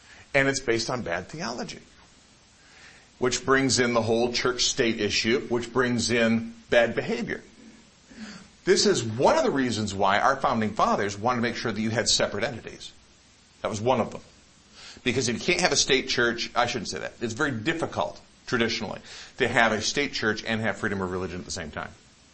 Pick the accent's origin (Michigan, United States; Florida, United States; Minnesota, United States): Michigan, United States; I grew up in Michigan.